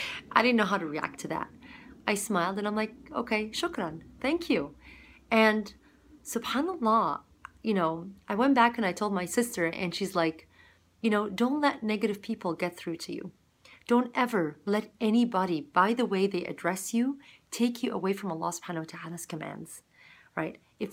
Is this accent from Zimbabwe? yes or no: yes; Zimbabwe; also born or lived in Egypt; I was raised in Zimbabwe as a little child all the way into middle school, and I went to a private British school.